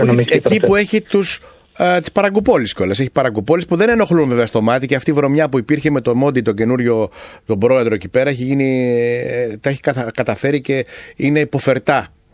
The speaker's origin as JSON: {"language": "Greek", "region": "Crete", "country": "Greece", "said": "Μιλάω για την Κρήτη, την πατρίδα μου"}